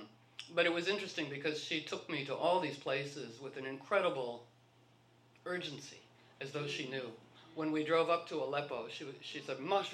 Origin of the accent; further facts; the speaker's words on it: Washington, District of Columbia, United States; even as a little girl with no support for this whatsoever growing up in Washington, D.C.